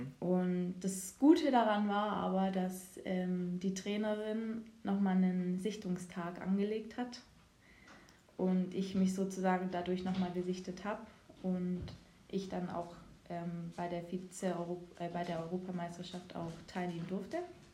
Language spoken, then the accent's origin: German; Ravensburg, Baden-Württemberg, Germany; Also ich komme ja aus Ravensburg und der nächste Verein war da eigentlich in Stuttgart.